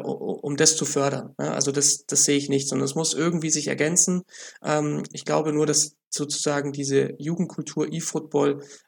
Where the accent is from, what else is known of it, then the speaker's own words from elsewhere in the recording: Munich, Bavaria, Germany; Als Münchner hat man ja da schon irgendwie dann eine gewisse Berechtigung, Bayern-Fan zu werden.